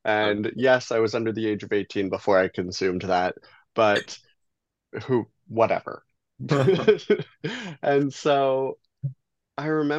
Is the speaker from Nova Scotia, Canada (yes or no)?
no; Belleville, Ontario, Canada; also born or lived in Guelph; So I'm 32. And I grew up in Belleville, Ontario. It's a town kind of on the 401, just a transient town. There's about under 50,000 people when I was growing up there.